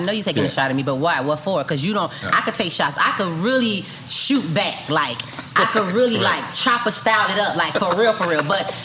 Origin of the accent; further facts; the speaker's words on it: Miami, Florida, United States; but then I'm from Liberty City, Miami, Florida.